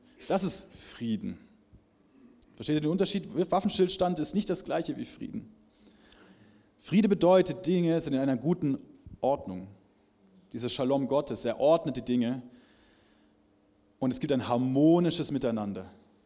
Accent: Reutlingen, Baden-Württemberg, Germany; Also ich komme ja unten aus dem Tal da, aus Reutlingen

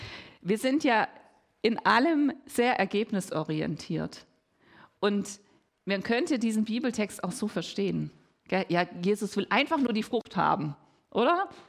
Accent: Winnenden, Baden-Württemberg, Germany; ich bin ja in Winnenden aufgewachsen, da gibt es sehr viele Weinberge.

